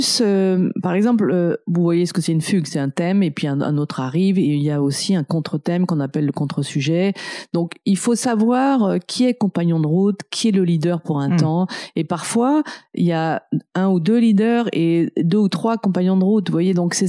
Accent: Paris, Île-de-France, France; born there; Alors, moi, je suis née à Paris.

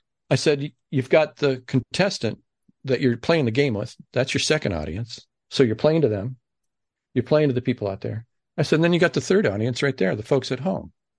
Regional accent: Ohio, United States; he grew up in Cleveland. I grew up just outside of Cleveland, a couple minutes.

